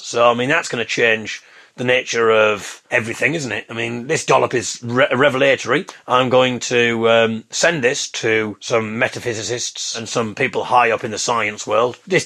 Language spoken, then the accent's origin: English; Hartlepool, North East England, United Kingdom; Hartlepool United Football Club, where I come from. I come from Hartlepool.